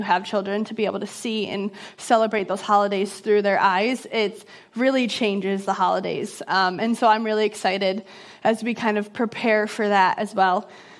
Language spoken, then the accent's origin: English; Baldwinsville, New York, United States; I grew up in Baldwinsville. I actually literally grew up like a tenth of a mile down the road on the Seneca River. My parents still live there, so this feels like home. I went to Reynolds Elementary right up behind here.